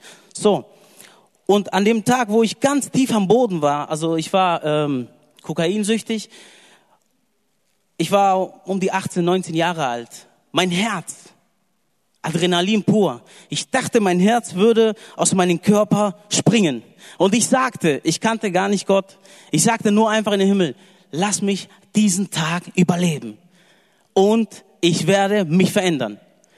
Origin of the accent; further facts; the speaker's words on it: Wuppertal, North Rhine-Westphalia, Germany; Gut, ich bin mit 5 Jahren nach Deutschland gekommen. Meine Mutter hat mich hergebracht. Wir kommen aus dem Ruhrgebiet, Nordrhein-Westfalen, Wuppertal, wer es kennt, Wuppertaler Schwebebahn. Und ja, mein Vater Grieche, meine Mutter ist der Domrep.